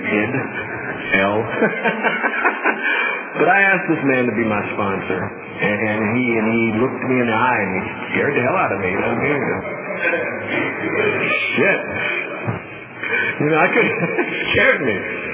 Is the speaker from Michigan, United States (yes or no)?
no; Mississippi, United States; Now, I'm from Mississippi, man.